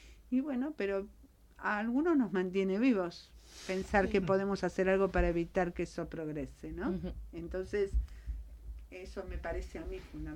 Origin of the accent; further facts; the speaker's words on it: Argentina; en mi país nosotros denunciamos maltrato y tortura